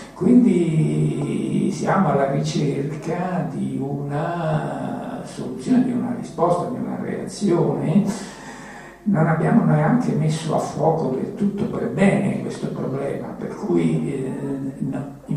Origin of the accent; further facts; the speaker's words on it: Marche, Italy; born there; now in Rome, Italy; io ora sono un romano, sono nato nelle Marche, ma vivo a Roma.